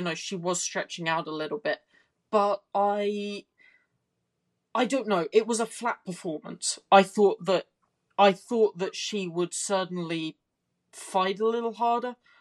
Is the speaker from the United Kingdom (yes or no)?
yes; United Kingdom; Yeah, I mean, I've always, being a Brit, I always had a bit of a love for this horse